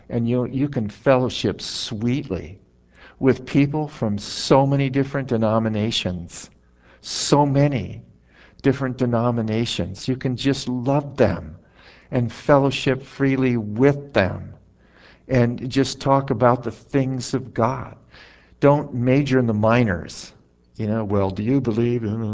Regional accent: California, United States; And he's preaching in Philadelphia, and I'm from California.

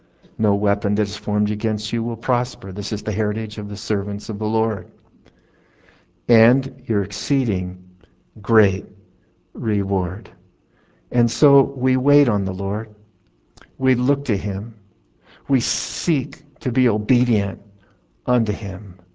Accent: California, United States; Well, I'm from the west. I'm from California

